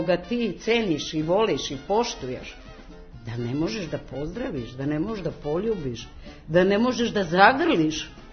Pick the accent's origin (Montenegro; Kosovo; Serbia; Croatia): Serbia; Obrenovac, City of Belgrade; Inače, ja sam iz Obrenovca, stanujem sa sinom.